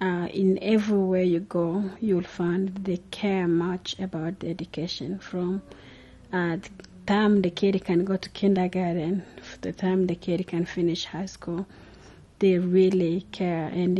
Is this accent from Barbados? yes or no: no; DR Congo; now in Colorado Springs, United States; I'm originally from Democratic Republic of the Congo, and I live in Colorado Springs, Colorado. So we just first came here in the United States in 2000, July.